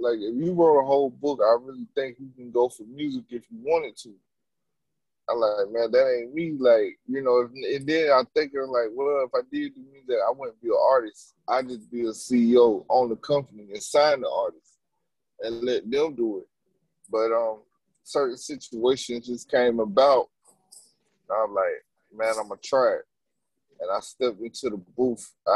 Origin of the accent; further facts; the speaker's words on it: South Carolina, United States; moved away; also born or lived in New York; I left my home state. I left South Carolina. I went up to New York.